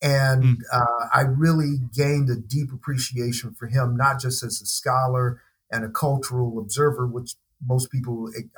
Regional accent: Los Angeles, California, United States; growing up in Los Angeles, a preacher that I really enjoyed listening

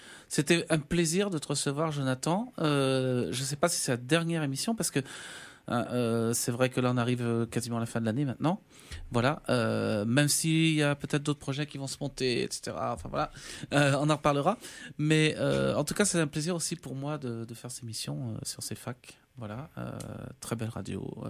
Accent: France; accent: French

